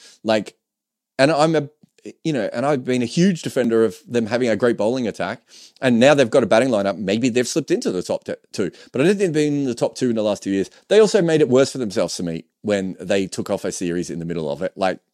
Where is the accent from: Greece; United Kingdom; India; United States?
India; As an Indian, it breaks my heart seeing Indian player versus Indian player wars.